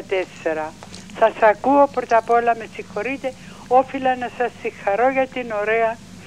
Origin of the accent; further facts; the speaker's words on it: Kyrenia, Kyrenia District, Cyprus; Είμαι από την Κερίνια.